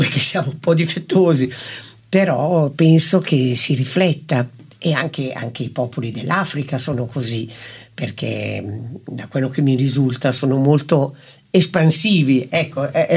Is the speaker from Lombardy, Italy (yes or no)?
yes; Saronno, Lombardy, Italy; ovvio sono lombarda, sarronese